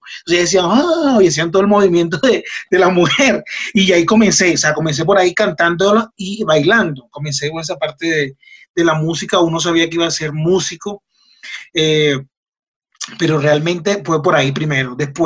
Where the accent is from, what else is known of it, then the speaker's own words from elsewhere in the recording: Barranquilla, Atlántico, Colombia; yo soy de Barranquilla